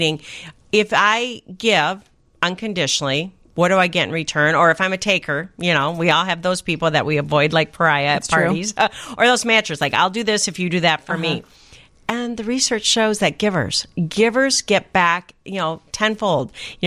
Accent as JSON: {"language": "English", "region": "Michigan", "country": "United States", "said": "And found out he's from Michigan. I'm from Michigan."}